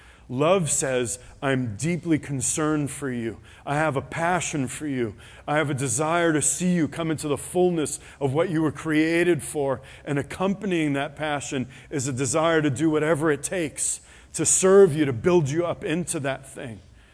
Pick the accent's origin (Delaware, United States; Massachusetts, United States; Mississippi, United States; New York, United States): New York, United States; New York City; I said, God, I grew up in New York City and I worked in Boston. And you're going to send me to Amish country?